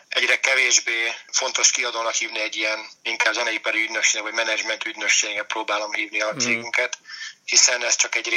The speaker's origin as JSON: {"language": "Hungarian", "town": "Kaposvár", "region": "Somogy", "country": "Hungary", "tie": "born or raised there", "said": "egyrészt, hogy Budapestről jöjjek, mert hogy én kaposvári születésű származású vagyok"}